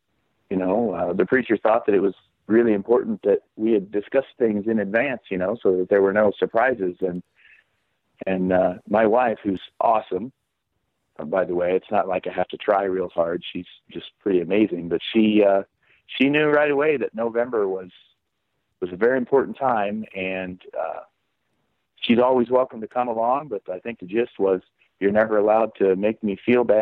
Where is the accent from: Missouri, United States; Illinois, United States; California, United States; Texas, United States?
Illinois, United States; moved away; She just doesn't have a ton of time since we're originally from Central Illinois. So when we moved out here, lack of grandmas really puts a hamper on whether you have a babysitter or not